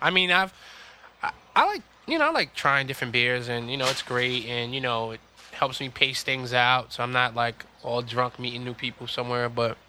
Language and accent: English; New York City, New York, United States; when I was growing up in Harlem